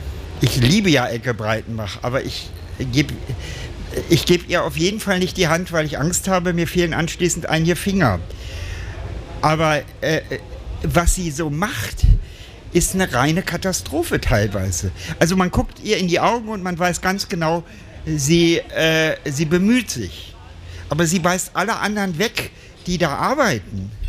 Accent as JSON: {"language": "German", "region": "Berlin", "country": "Germany", "said": "Ich komme aus Kreuzberg, komme aus dieser ersten Hausbesetzerbewegung."}